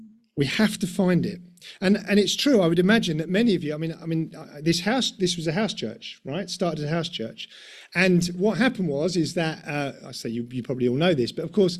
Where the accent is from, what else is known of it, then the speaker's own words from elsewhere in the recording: London, United Kingdom; We're from London and everything's done with cement in London.